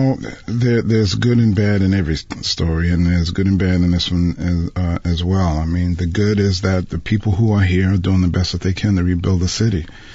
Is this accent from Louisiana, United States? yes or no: yes; New Orleans, Louisiana, United States; You see, when I grew up here in New Orleans, all of the musicians that I ran into didn't talk about making money.